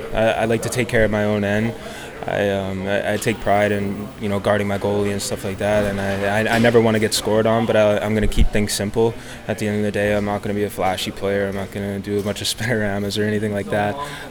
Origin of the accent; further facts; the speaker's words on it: North Carolina, United States; Growing up, my entire family was a Red Wings fans. But since I'm from North Carolina, I think I'm more of a Canes fan.